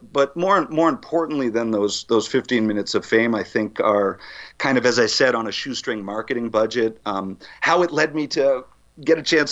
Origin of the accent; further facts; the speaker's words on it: Vermont, United States; You know, we grew up here in Vermont